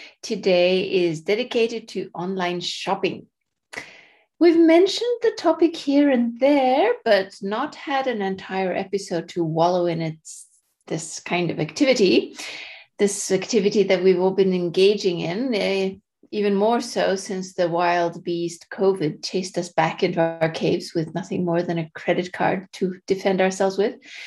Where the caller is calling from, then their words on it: Norway; English is a second language; I'm shopping from Norway and Christine is shopping from Eastern Canada.